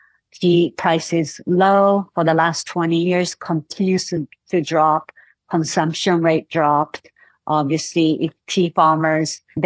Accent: Shizuoka, Japan; Just from my hometown, Shizuoka, over 85% of tea farmers do not have anybody to take over.

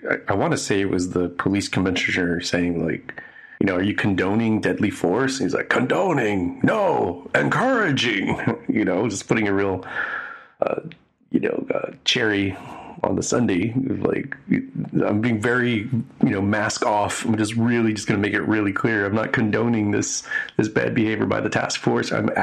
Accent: New Jersey, United States; We're both tough from Jersey and everything, yeah.

